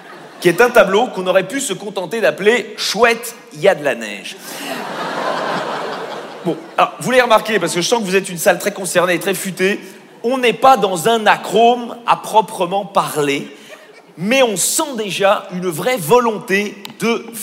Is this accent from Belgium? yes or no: yes; Belgium; Je suis belge. Voilà, les premiers rires.